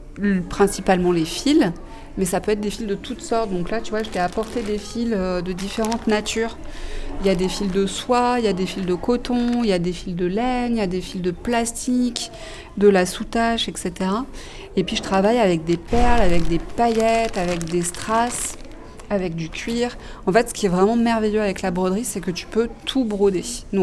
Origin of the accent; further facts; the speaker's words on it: Auvergne-Rhône-Alpes, France; quand j'étais petite fille en Ardèche, dans la maison de mes grands-parents